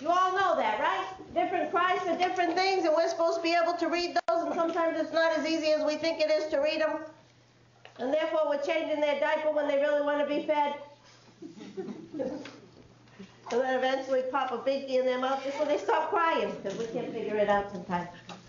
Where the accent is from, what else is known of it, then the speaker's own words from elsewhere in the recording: Worcester, Massachusetts, United States; accent: Worcester; How many of you know I'm not from New Hampshire? Did you figure it out yet? What was the giveaway? I'm a Worcester girl. I have a Worcester accent. Yeah, I don't live there anymore, but I spent a lot of time there.